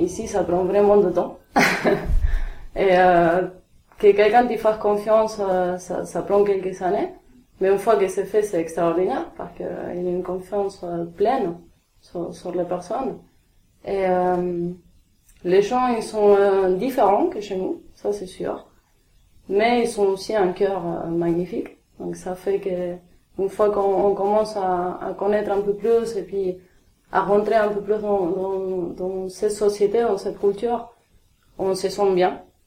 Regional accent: Ushuaia, Tierra del Fuego, Argentina; Je viens d'Ushuaïa. Ushuaïa, c'est la fin du monde. C'est à 1000 km de l'Antarctique. On a d'un côté la montagne et puis de l'autre côté, on a la mer. C'est éloigné de tout.

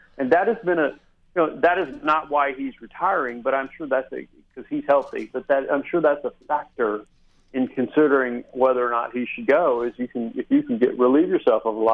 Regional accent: Little Rock, Arkansas, United States; So, as you know, I grew up in Little Rock, Arkansas. I put on shoes when I actually moved out of the state.

